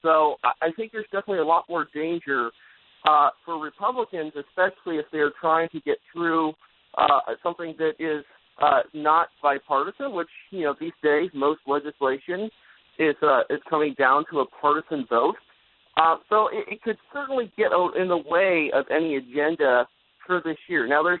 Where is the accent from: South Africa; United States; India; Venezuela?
United States; California; and I'm from California, so these kind of temperatures are pretty extreme for me.